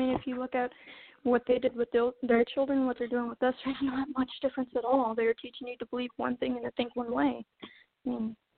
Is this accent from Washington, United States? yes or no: no; Alabama, United States; Which I'm from Alabama